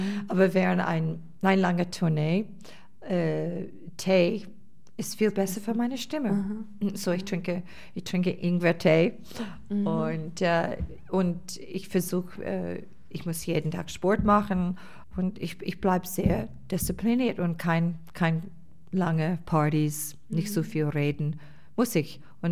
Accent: Boston, Massachusetts, United States; Ich habe sehr schöne Erinnerungen von den USA, also von Boston, wo ich aufgewachsen bin, sehr warme Erinnerungen.

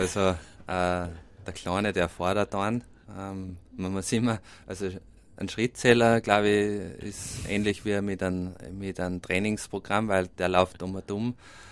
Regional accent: Radstadt, Salzburg, Austria; weil Radstadt, also meine Heimat, ist doch weit von Südtirol weg

